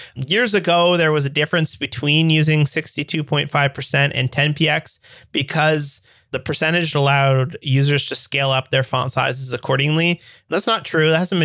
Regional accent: Canada; as a Canadian, I'm used to sane measurement systems

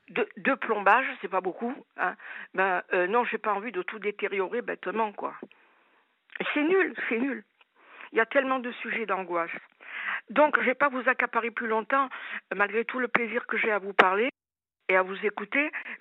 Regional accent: Marseille, Provence-Alpes-Côte d'Azur, France; now in Paris, France; En fait, moi, j'habite à Paris depuis très longtemps, mais je suis de Marseille.

